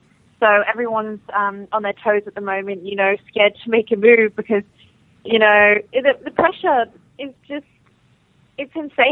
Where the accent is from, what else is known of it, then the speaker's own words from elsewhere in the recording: United Kingdom; But you know, the fact that I'm not American maybe had a factor to do with it. The fact that people couldn't vote back home and in the UK live